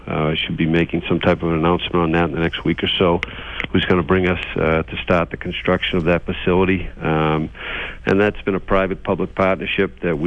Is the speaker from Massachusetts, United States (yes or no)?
yes; Braintree, Massachusetts, United States; I grew up here in Braintree. I've been fortunate to serve as the town's first mayor.